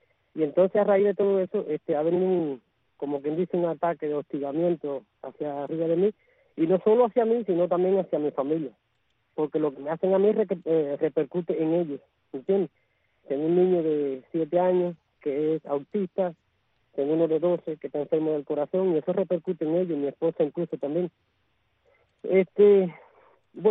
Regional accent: Baire, Santiago de Cuba, Cuba; Mi barrio es Baire, mi pueblo es Baire, un pueblo de historia, de Mambise, de las dos guerras, ¿entiendes?

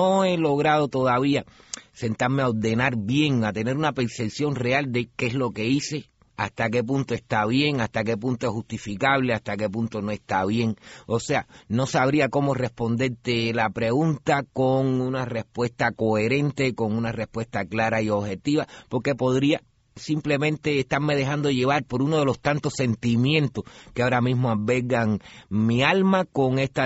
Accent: Cuba; pero como cubanos, todos con el mismo anhelo de libertad para nuestra patria

